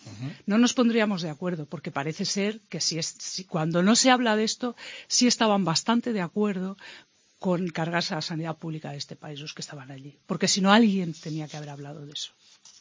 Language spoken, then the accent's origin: Spanish; Catalonia, Spain; Y además tengo los 8 apellidos de las películas, o sea que soy catalana.